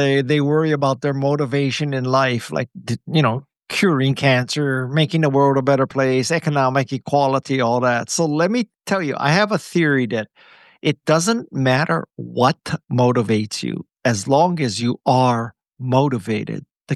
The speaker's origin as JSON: {"language": "English", "town": "Kalihi Valley", "region": "Hawaii", "country": "United States", "tie": "born or raised there", "said": "when I was growing up in Kalihi Valley in Hawaii, which is a very poor part of Hawaii, somebody gave me a ride in a Porsche."}